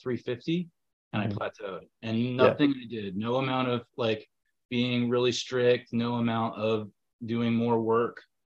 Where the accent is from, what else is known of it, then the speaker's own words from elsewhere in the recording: Texas, United States; I mean, I'm from Texas, and it was still, you know, very hot.